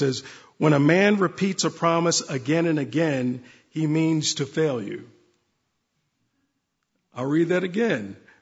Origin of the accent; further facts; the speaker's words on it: Baltimore, Maryland, United States; around 10 years old, growing up in Baltimore